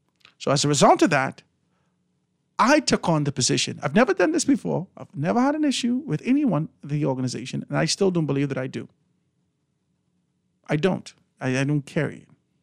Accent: Grand Bahama, Bahamas; we come from Grand Bahama, the majority of people in Grand Bahama, it's Free National Movement.

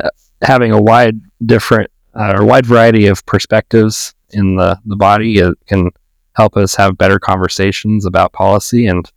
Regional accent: Rock Springs, Wyoming, United States; Yeah, I'm born and raised in Rock Springs, Wyoming, and have grown up and with the passion of serving my community.

